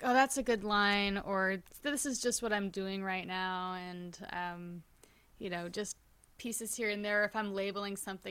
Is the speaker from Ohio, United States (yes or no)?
no; New York, United States; my schedule started feeling really crazy for being a New Yorker